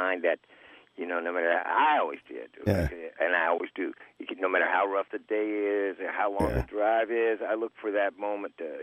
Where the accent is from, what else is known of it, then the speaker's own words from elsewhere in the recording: Kentucky, United States; No, I'm from Kentucky.